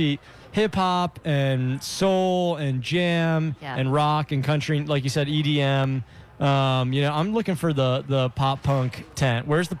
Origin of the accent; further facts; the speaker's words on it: Maryland, United States; I grew up in the Baltimore area.